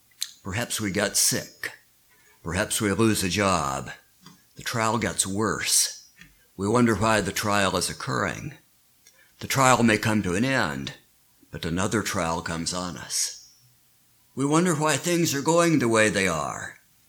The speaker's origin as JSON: {"language": "English", "town": "Kingsport", "region": "Tennessee", "country": "United States", "tie": "born or raised there", "also_born_or_lived": "Johnson City / Houston", "said": "I'm originally from the Tri-Cities area, born in Johnson City, grew up in Kingsport, went to undergraduate college in Bristol, then went to graduate school in Massachusetts, but I've lived most of my adult life in Houston, lived in Houston for almost 40 years. Moved back up to Kingsport last summer."}